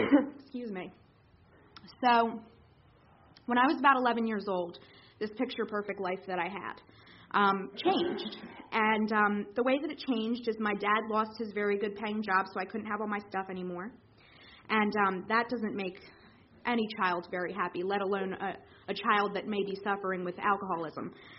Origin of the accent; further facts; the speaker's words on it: Delaware, United States; also born or lived in Brazil; But I was born in Brazil, two parents, two very good parents that did the best they could, and we moved to Delaware when I was pretty young.